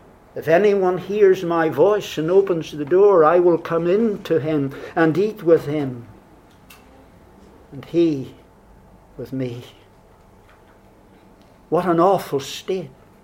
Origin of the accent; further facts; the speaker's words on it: United Kingdom; I've said to you before, I come from Britain.